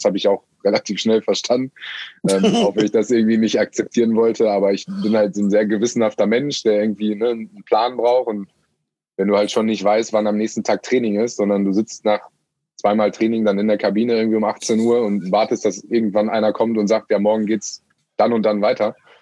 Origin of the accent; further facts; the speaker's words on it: Münster, North Rhine-Westphalia, Germany; aus meiner Heimatstadt hier in Münster